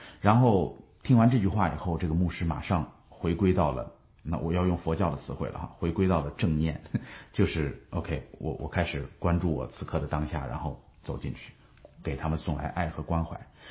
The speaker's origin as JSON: {"language": "Chinese", "country": "China", "said": "我们中国人现在所有人都知道最大的问题是缺乏信仰"}